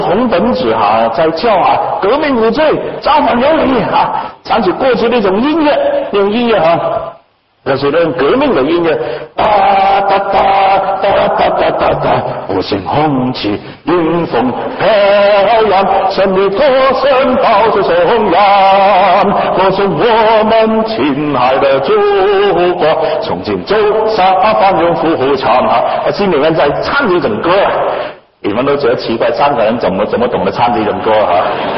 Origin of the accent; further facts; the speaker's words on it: Hong Kong; 我们从小在香港长大，常常知道自己是中国人